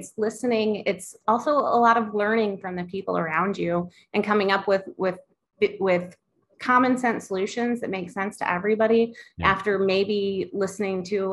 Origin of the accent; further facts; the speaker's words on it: Forestdale, Missouri, United States; I grew up in Forestdale, Missouri, oldest of 6 kids.